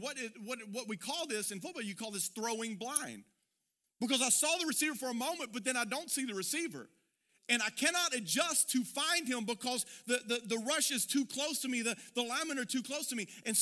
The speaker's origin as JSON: {"language": "English", "region": "Louisiana", "country": "United States", "said": "And I said, \"No, I'm from Louisiana.\""}